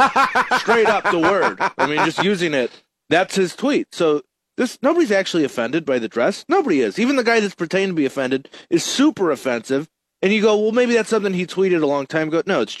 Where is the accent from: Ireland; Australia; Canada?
Ireland; I'm Irish. I can only eat potatoes for the rest of my life.